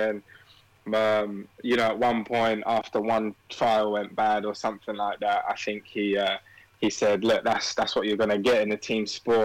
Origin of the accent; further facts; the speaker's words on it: Wembley, London, United Kingdom; Grew up, born and raised in London, lived in Wembley for pretty much my whole life.